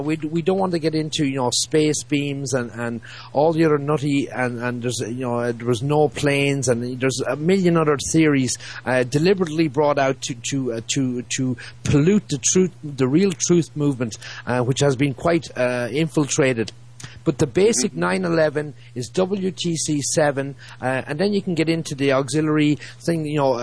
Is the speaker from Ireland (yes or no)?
yes; Ireland; that's the equivalent of the Republic of Ireland. My home country have died since 9/11.